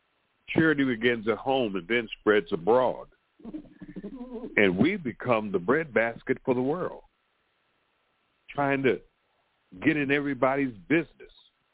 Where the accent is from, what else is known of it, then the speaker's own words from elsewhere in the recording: United States; I was born and raised in America. I love America.